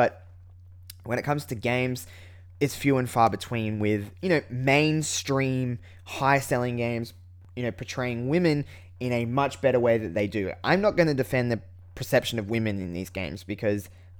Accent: Australia; As being an Australian and living in a town where the only place I can really go and buy a physical copy of these games is Target

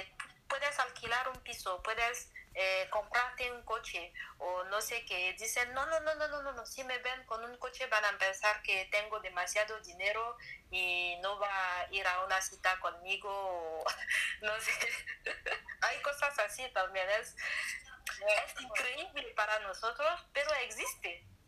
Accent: Togo; Quiero hacer política para cambiar la corrupción en mi país. Y olé, la mejor manera de hacerlo es tener el último nivel. Voy a ser primera presidente de Togo en 2045.

